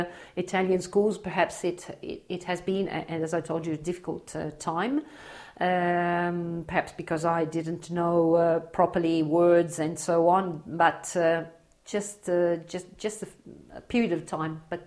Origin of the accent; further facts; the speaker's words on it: Australia; born there; English is a second language; And I always say, I was born in Australia. I'm proud of it.